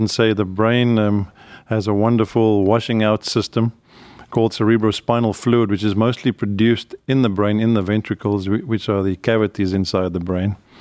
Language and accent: English; South Africa; moved away as an adult; now in Cleveland, United States; I'm native South African, and I frequently still go there. I love the place. And I also love Cleveland. I came here in the 90s, did my residency and training here, and then went back to South Africa for 10 years, and now I've been back here again for, I guess, 13 years.